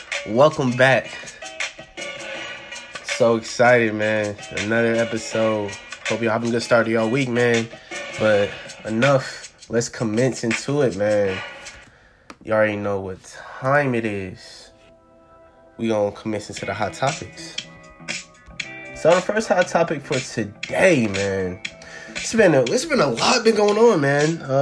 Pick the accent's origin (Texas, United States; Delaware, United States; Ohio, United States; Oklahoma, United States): Ohio, United States; I'm from Ohio. The state of Ohio, we about to be in purple.